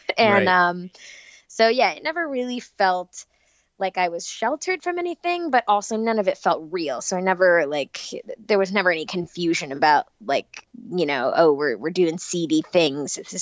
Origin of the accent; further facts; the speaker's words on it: Los Angeles, California, United States; I'm from Los Angeles, and when you're a kid who grows up here, it's kind of part of the deal where you at least try out acting because it's so accessible.